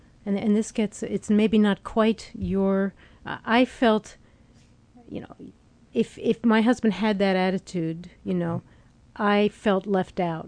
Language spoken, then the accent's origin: English; New York, United States; I'm from New York.